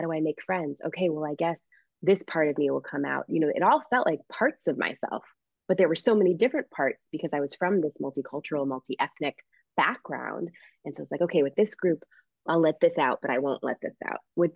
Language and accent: English; Springfield, Massachusetts, United States; we were the only Haitian French Canadian family anywhere, from what I could see in my hometown of Springfield, Massachusetts. It was very, very Irish, Catholic, Puerto Rican area when I was growing up.